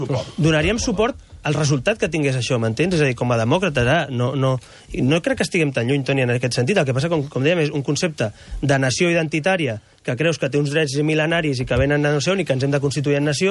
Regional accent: La Garriga, Catalonia, Spain; jo sóc de la Garriga

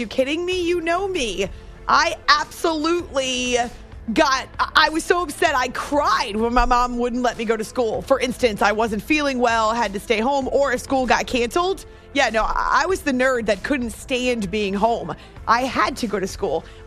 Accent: Concord, New Hampshire, United States; They were the Celtics broadcasters when I was growing up in Concord, New Hampshire, and we didn't have cable TV where we lived.

